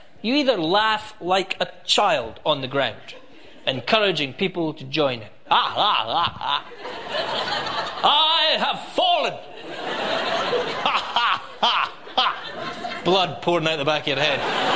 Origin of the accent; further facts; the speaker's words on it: Scotland, United Kingdom; I said, that won't be a problem. I'm from Scotland.